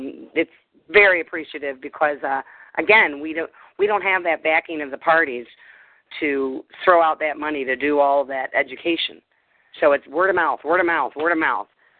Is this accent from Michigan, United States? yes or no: yes; Redford Township, Michigan, United States; And I grew up in Redford Township.